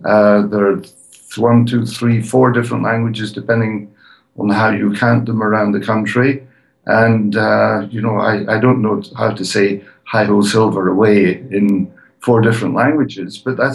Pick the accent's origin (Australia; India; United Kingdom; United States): United Kingdom; I still count myself as British, although I've got Swiss citizenship as well.